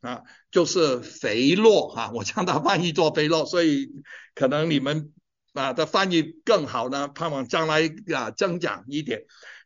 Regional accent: China; 他以为呢我是爱斯基摩人，我不是啊，我是中国人

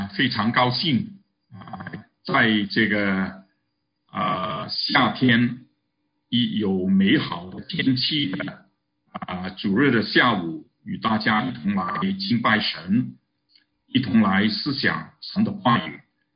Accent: Guangdong, China; 这个可能是我们广东人的术语啊

